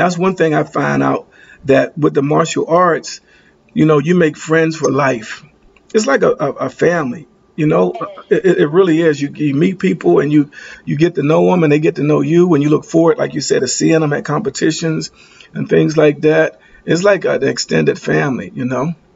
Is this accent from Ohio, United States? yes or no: no; Pennsylvania, United States; But I was raised up in the Pennsylvania.